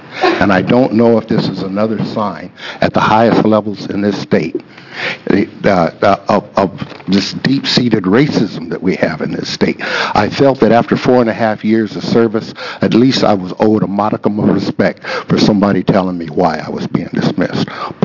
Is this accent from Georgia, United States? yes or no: no; Portland, Oregon, United States; I'm from Portland, Oregon. I'm here principally to put a face on so many victims of racism. I'm an Oregon native